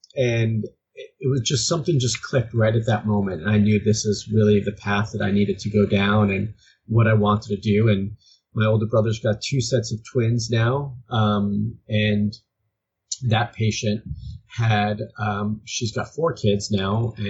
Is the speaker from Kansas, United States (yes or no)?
no; Miami, Florida, United States; I moved to California. I'm originally from Miami. So it's like, I'll move to Florida, to California, at her urging, and recommendation.